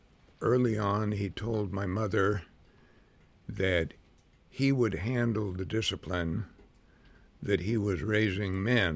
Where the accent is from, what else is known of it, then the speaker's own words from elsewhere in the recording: Vancouver, Washington, United States; I was born in Vancouver, Washington.